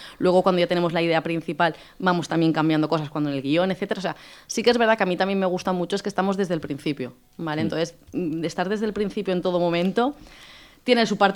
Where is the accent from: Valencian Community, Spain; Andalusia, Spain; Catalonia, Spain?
Valencian Community, Spain; El Puig; yo soy del Puig, que es del Horta Nord, pero ahí no es un plato típico.